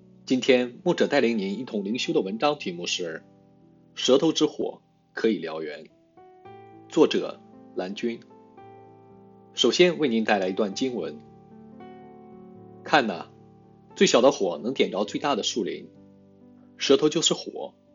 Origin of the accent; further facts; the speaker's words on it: China; 我从小在长江边上长大